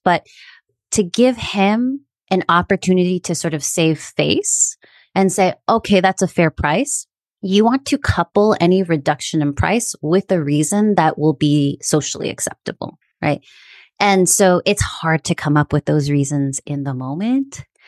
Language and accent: English; United States; So I'm Korean American. When I walk into a shop and I see they're Korean, I immediately speak in Korean